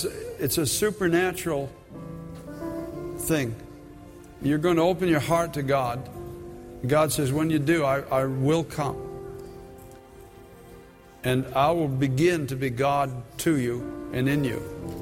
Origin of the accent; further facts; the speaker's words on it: Canada; now in United States; I'm from Canada originally. I get in an elevator. I'm very Canadian.